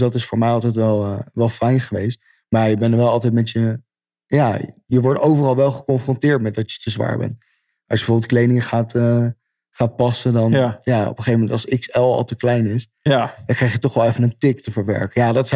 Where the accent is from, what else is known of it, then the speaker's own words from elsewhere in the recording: Netherlands; Ja, gewoon als een Nederlander in het oranje gekleed naar het...